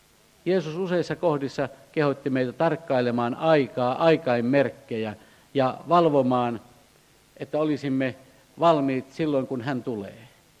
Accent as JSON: {"language": "Finnish", "town": "Keuruu", "region": "Central Finland", "country": "Finland", "tie": "born or raised there", "lives_now": "Södertälje, Sweden", "said": "Muistan, kun lapsena Keuruulla Vapaakirkossa pidettiin paljon romaanijuhlia"}